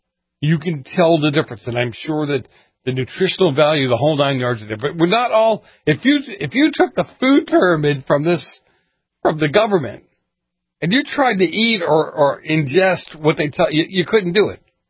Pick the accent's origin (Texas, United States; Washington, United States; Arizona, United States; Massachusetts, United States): Massachusetts, United States; Boston; And I grew up in Boston back in the 70s. I mean, in the city of Boston, and we still had bakeries, on every corner.